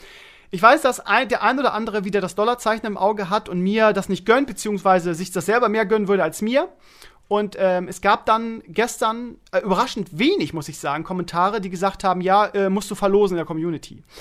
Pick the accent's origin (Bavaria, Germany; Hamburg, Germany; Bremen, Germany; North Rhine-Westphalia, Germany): Bremen, Germany; Ich sag, ja, da bin ich Lehrer, aber eigentlich komme ich aus Bremen.